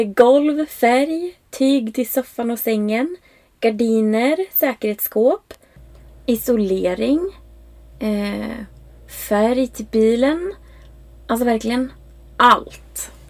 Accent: Västerås, Västmanland County, Sweden; moved away as an adult; Just nu sitter jag i min bil i Västerås. Jag kommer ju faktiskt från Västerås ursprungligen. Men det var väldigt många år sedan som jag bodde här. Jag tror jag var typ 21 när jag flyttade därifrån.

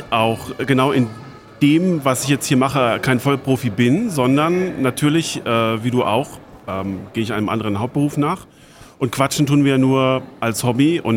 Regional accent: Saarland, Germany; Aber ich komme ja ursprünglich aus dem Saarland.

